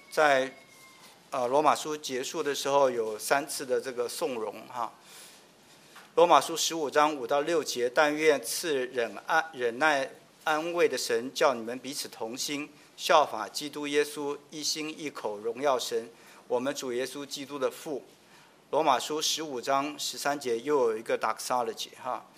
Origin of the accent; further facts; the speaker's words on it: Taiwan; 我从台湾来的，台湾有个地方美食叫做猪血糕，那很多在台湾长大都会吃那个东西，蘸个酱吃，很好吃的。